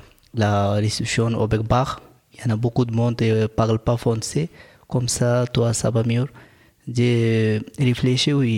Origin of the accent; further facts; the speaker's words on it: Bangladesh; French is a second language; je viens de Bangladesh et j'ai aujourd'hui 18 ans.